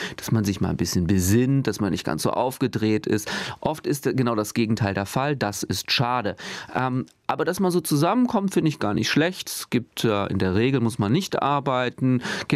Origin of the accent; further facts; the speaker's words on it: Bonn, North Rhine-Westphalia, Germany; Ja, vollkommen richtig. Ich bin Bonner.